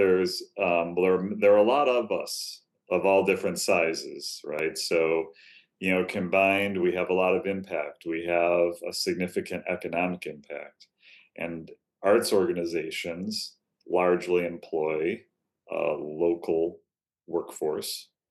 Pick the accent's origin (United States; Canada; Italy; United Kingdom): United States; Amherst, New York; I am. I was born and raised in Amherst, New York.